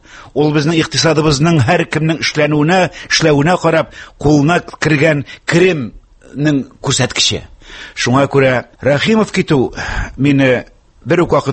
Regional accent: Bashkortostan, Russia; Башкортстанның минем сөйкле республикамның, сөйкле халкымның, туган җиремнең

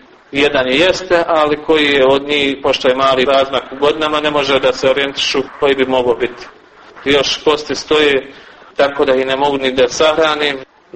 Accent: Goražde, Federation of Bosnia and Herzegovina, Bosnia & Herzegovina; Rođen sam u Goraždu, kad se zaratilo imao sam 12,5 godina.

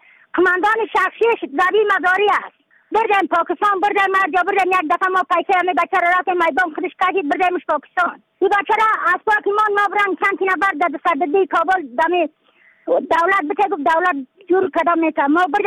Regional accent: Badakhshan, Afghanistan; از بدخشان هستم، مرکز بدخشان، ولسوالی اتل پایان، قریه وین.

